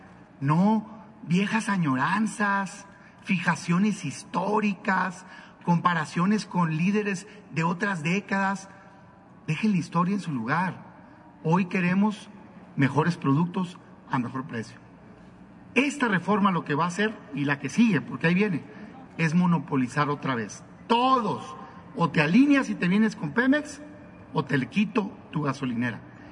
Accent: Mexico; Soy una persona mexicana, como millones que hay

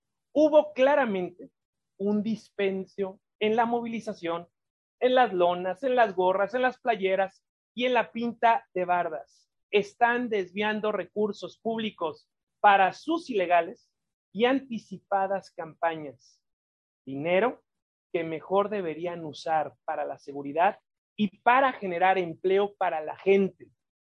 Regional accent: Michoacán, Mexico; la constante humillación al ejército en mi tierra, Michoacán

